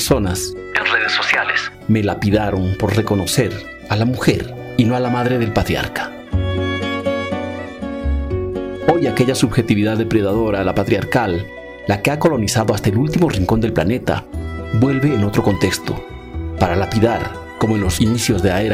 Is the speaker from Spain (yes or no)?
no; Oruro, Bolivia; lo festivo nos está mostrando lo que somos, como orureños, en nuestras miserias, en nuestras contradicciones